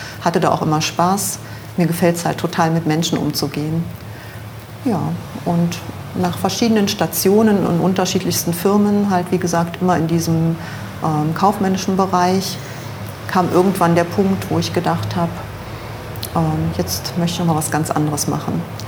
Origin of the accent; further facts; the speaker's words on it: Saxony-Anhalt, Germany; moved away; aufgewachsen bin ich in der Nähe von Magdeburg. Dann sind wir 1990 umgezogen, der Guido, mein Mann und ich, nach Düsseldorf